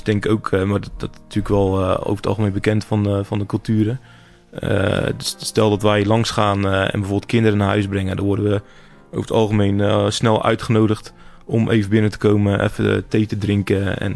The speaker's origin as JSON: {"language": "Dutch", "region": "Zeeland", "country": "Netherlands", "tie": "born or raised there", "said": "ik kom sowieso uit Zeeland. Of tenminste, daar heb ik het grootste deel doorgebracht. En daar waren 10 jaar geleden nog maar weinig mensen met een andere etnische achtergrond."}